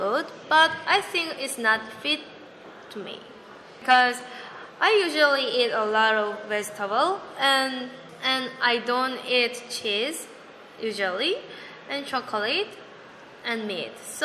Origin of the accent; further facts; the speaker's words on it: South Korea; I'm from South Korea.